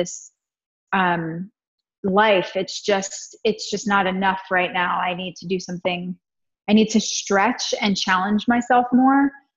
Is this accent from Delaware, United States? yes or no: yes; Delaware, United States; also born or lived in Pennsylvania; So I'm an East Coast girl. I'm from Delaware. I was born in Pennsylvania and I was raised in Delaware.